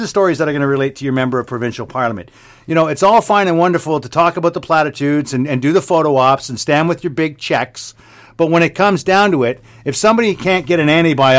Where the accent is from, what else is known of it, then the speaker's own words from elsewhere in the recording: Canada; But, I mean, as a Canadian, as a person who is, you know, a taxpayer who receives universal health care